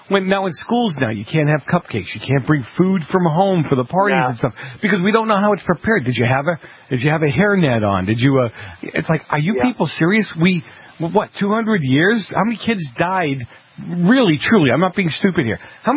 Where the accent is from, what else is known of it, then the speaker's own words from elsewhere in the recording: Boston, Massachusetts, United States; I'm from Boston. We used to go down there just to taunt you guys.